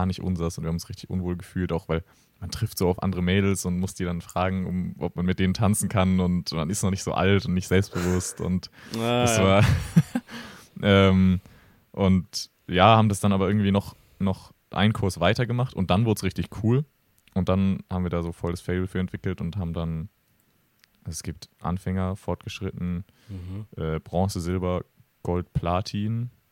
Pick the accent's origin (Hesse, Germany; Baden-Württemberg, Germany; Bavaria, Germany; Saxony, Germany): Baden-Württemberg, Germany; Freiburg; ich komme ja aus Freiburg, und da ist es irgendwie so Tradition